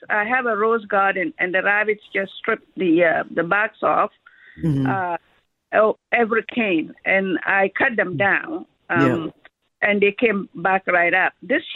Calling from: Whitby, Ontario, Canada; I'm calling from Whitby, Ontario.

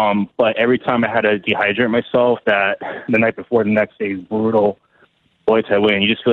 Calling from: New Jersey, United States; I'm calling from New Jersey.

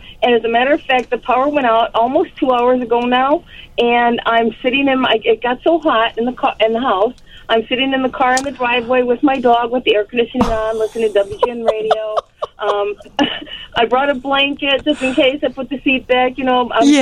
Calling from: Aurora, Illinois, United States; I'm calling from Aurora, Illinois.

